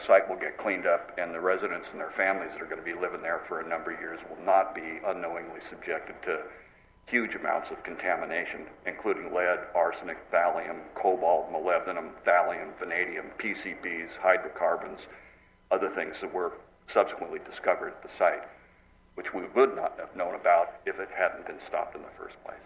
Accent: Atascadero, California, United States; I'm from Atascadero.

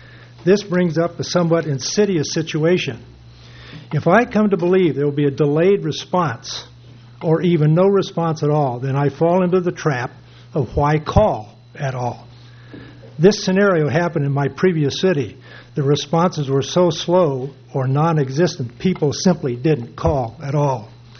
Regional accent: Morro Bay, California, United States; from North Morro Bay.

